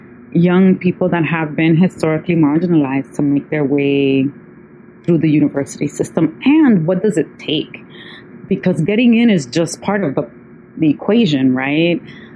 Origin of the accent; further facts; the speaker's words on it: New York, United States; I grew up in Sunset Park and I grew up in a very different world.